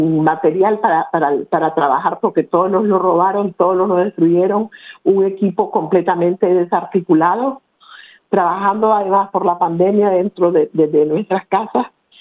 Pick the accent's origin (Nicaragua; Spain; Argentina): Nicaragua; presa en mi país, no me puedo mover de aquí